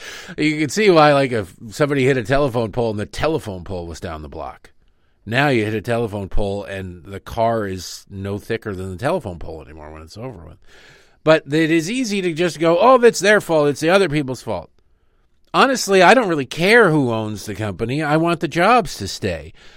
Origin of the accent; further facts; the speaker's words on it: Detroit, Michigan, United States; It reminds me of in the 80s when growing up in Detroit, the auto industry was in the toilet.